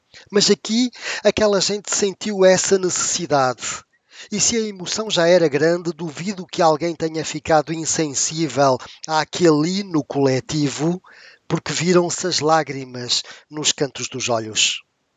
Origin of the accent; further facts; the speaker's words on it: Portugal; born there; moved away; eu sou português. Nasci em Portugal, embora tivesse acabado por viver pouco tempo da minha vida no país onde nasci.